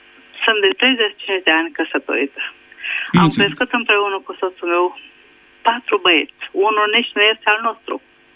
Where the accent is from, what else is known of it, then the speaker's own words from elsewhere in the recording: Bacău, Bacău County, Romania; M-am născut în Moldova, în Bacău. Sau lângă Bacău, pe lângă Podișa.